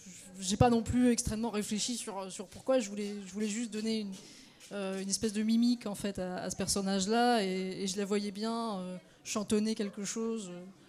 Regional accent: Lille, Hauts-de-France, France; born there; Parce qu'en fait, je suis née à Lille.

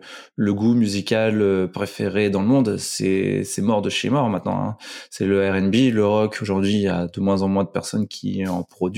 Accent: Hauts-de-France, France; now in Paris, France; J'ai 32 ans. Je viens du Nord-Pas-de-Calais. Ah, je suis ch'ti à la base. Et je suis sur Paris depuis une grosse dizaine d'années maintenant.

